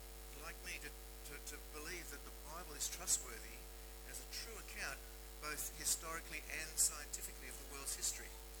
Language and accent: English; Sydney, New South Wales, Australia; I'm a GP from Sydney, and I live in the Hawkesbury in Sydney, which is the northwest area.